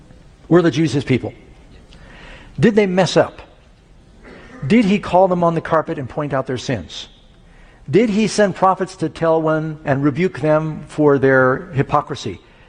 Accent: United States; I love American people. I'm an American. I am not transferring my citizenship.

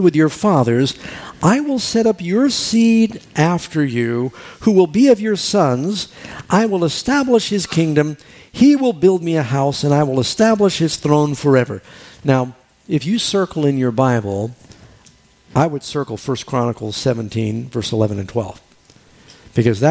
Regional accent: New York City, New York, United States; when I grew up in New York City, people come from around the country.

